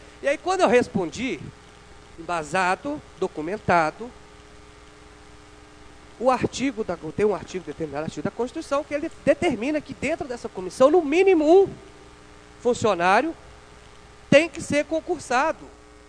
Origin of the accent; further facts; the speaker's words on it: Itabirito, Minas Gerais, Brazil; eu sou morador do bairro Gutierrez, moro na rua Pelargônia, número 64, sou nascido e criado em Itabirito.